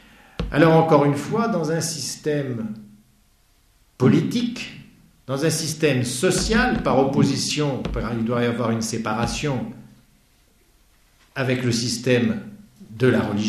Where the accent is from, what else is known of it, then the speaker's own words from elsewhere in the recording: Normandy, France; je peux le dire parce que je suis normand, ils m'ont loupé en 1944 parce que je suis né sous leur bombe.